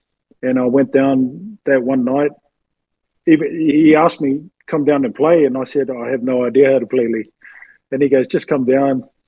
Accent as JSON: {"language": "English", "country": "New Zealand", "tie": "born or raised there", "said": "You know what it was like growing up in New Zealand. Everything was rugby union."}